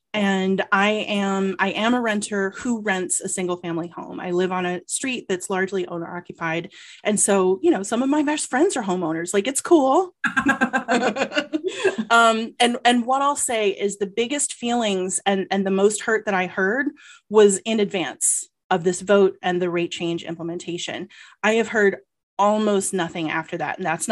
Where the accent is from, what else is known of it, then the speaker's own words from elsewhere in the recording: Georgia, United States; I mean, I'm from Georgia and I validate, like, I hate being hot so much.